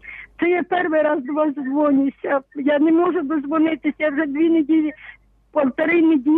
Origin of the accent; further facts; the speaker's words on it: Berdychiv, Zhytomyr Oblast, Ukraine; Я з Бердичева, з непорочного зачаття цього, Матір Божої.